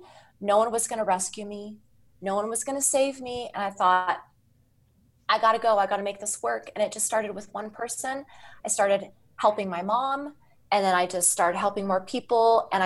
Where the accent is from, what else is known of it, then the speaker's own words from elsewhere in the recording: Rexburg, Idaho, United States; I was born and raised in Rexburg, Idaho, and I moved away for 10 years, but we've been here ever since.